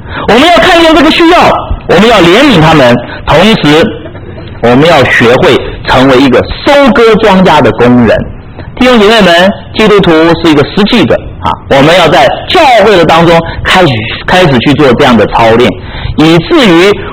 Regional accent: United States; 回去告诉你母亲，我是美国来的牧师就对了啊

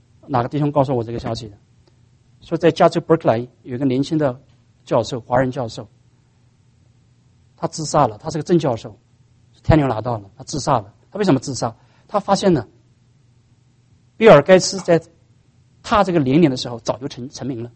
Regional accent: China; 我们中国人总是求福求福求福啊！你到美国来也是求幸福的

